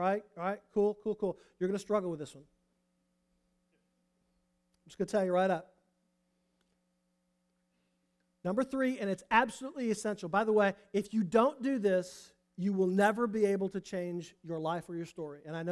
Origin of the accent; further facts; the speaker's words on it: Penn Yan, New York, United States; born there; No, I wasn't born in Indianapolis. I was born in Penyan, New York. Look it up. It's a real place. I'm not kidding. Penyan, New York.